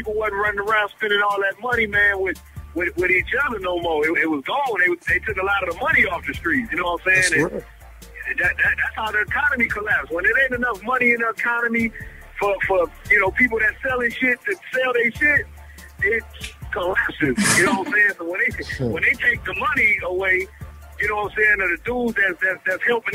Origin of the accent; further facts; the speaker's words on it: Carson, California, United States; I'm from the West Coast. I'm from LA. I'm from Carson, California.